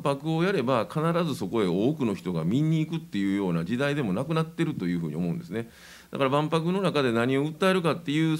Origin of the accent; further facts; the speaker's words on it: Wakayama, Japan; 私たちのふるさとこの和歌山っていうのはそのリアリティのまさに塊ですから